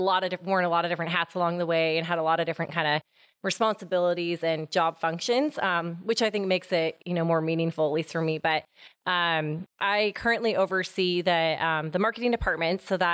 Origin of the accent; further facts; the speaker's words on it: Seattle, Washington, United States; now in Spokane, United States; And I'm originally from the Seattle area. So love Seattle, but moved to Spokane prior to working here at ETLs.